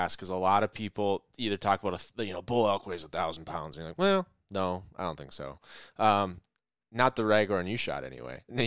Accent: North Dakota, United States; You know, it's in my home state

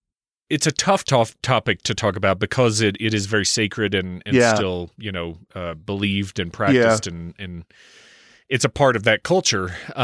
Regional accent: Arizona, United States; I'm actually from Arizona.

